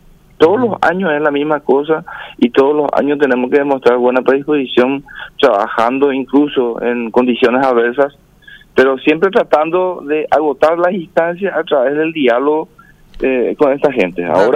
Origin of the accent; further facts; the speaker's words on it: Paraguay; como paraguayos, como ciudadanos auténticos de este país